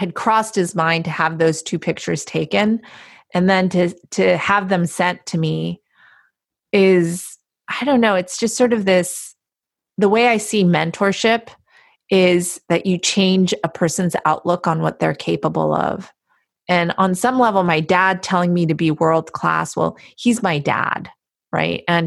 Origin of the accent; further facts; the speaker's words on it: Palo Alto, California, United States; And I mentioned that I was from Palo Alto.